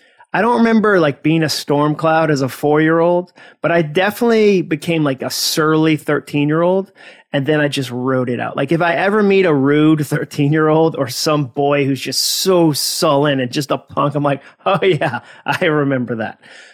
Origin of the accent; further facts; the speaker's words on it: Massachusetts, United States; Remember I said I was from Massachusetts? We use the word wicked to mean very.